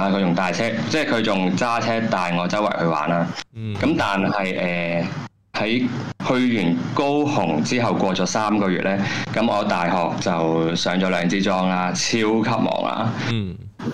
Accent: Macau; 我系其实我系澳门人嚟嘅。

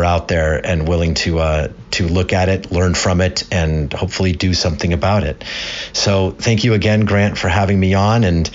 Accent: California, United States; In high school, I grew up in Southern California.

